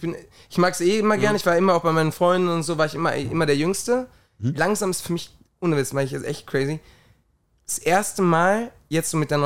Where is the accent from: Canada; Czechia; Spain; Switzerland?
Spain; Ich komme ja aus Spanien.